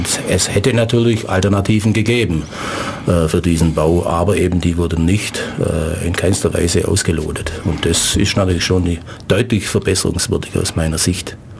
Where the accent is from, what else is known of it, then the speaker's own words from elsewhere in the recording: Blaubeuren, Baden-Württemberg, Germany; ich komme aus dem Teilort Asch von Blaubeuren